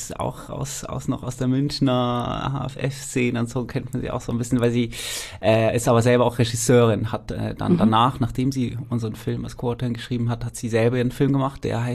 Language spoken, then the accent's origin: German; Switzerland; ich bin Schweizer, ich kenne die Schweizer Berge sehr gut